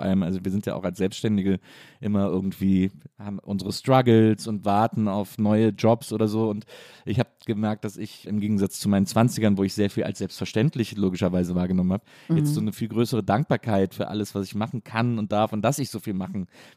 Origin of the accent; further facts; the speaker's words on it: Cologne, North Rhine-Westphalia, Germany; Und ich glaube, also als Kölner kennt man das, aber ich glaube, jeder außerhalb Kölns denkt